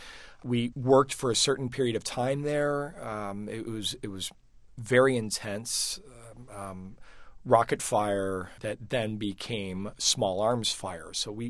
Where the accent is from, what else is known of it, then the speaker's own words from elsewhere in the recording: Connecticut, United States; was in Connecticut with my sister, and we were just going for a run. We were down by the beach in my hometown